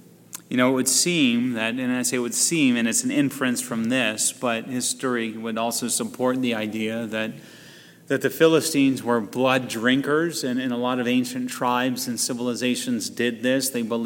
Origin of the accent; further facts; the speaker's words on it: Texas, United States; born there; I'm a pure-blooded American. I was born in Texas. You know, just ask any Texan.